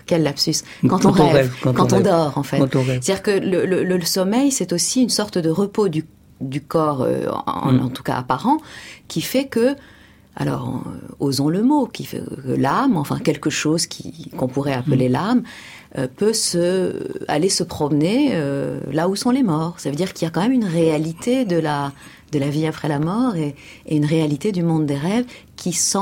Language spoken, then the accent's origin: French; Iran; j'ai grandi en Iran